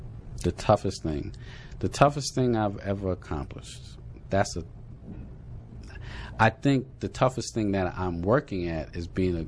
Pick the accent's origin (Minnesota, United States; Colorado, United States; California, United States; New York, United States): New York, United States; I guess growing up in New York, is that everyone who was the man on the block, everyone was trying to take them down a notch.